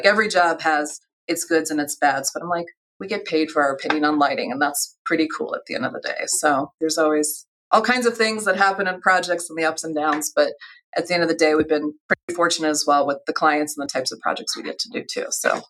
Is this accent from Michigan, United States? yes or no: no; St. Louis, Missouri, United States; Well, you're sitting in an office in St. Louis. I grew up in St. Louis